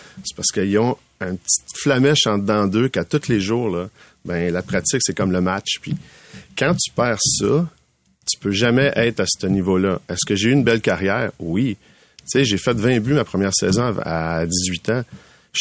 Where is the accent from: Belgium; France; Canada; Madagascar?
Canada; Laval, Quebec; tu sais, je viens de Laval.